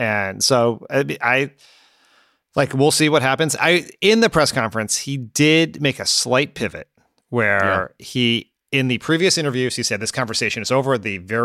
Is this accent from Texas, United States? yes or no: no; Delaware, United States; I grew up in Delaware.